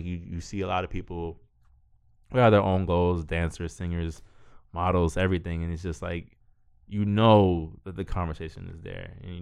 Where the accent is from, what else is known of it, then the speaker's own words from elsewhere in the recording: Miami, Florida, United States; now in Los Angeles, United States; I was born and raised in Miami, spent my whole life here in 305, been a Dade County resident as long as I can remember. Recently moved to LA a little more than a year ago